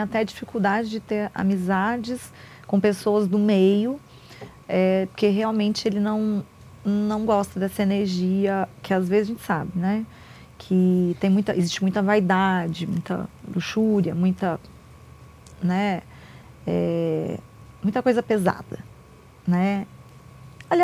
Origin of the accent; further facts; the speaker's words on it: Sorocaba, São Paulo, Brazil; also born or lived in Rio de Janeiro; Sou de Sorocaba, mas fiquei quase 16 anos no estado do Rio. E eu decidi voltar para Sorocaba com a mão na frente, outra atrás e dívidas, né?